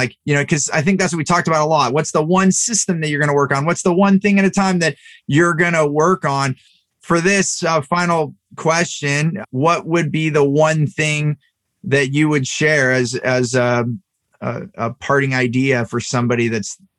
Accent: California, United States; I grew up in the Bay Area, and, you know, now, you know, over four decades of living in California

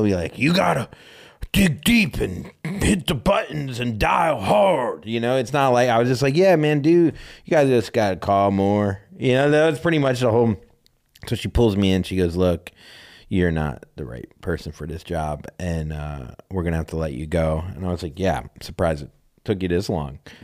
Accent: Florida, United States; I'm from Florida.

